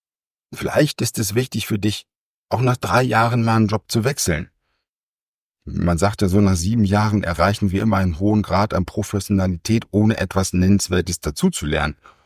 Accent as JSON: {"language": "German", "region": "Lower Saxony", "country": "Germany", "tie": "born or raised there", "moved": "as an adult", "lives_now": "Munich, Germany", "said": "als ich mit meiner jungen Familie nach München gegangen bin. 30 Jahre bin ich hier aufgewachsen in der Region Branschow-Osnabrück und dann hat es mich aber weggezogen."}